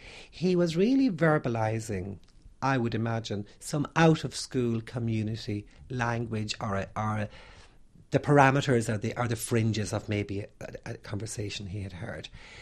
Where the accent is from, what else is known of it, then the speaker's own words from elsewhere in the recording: Ireland; which I speak quite fluently, being Irish at the minute.